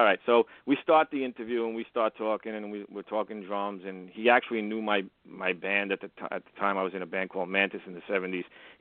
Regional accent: Brooklyn, New York, United States; I go, oh, I'm sorry. I go, I'm from New York, from Brooklyn, New York.

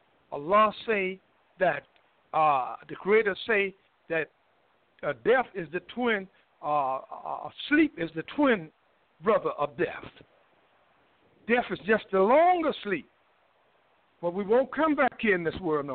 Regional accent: North Carolina, United States; because I'm from North Carolina, when have we had a blizzard like this?

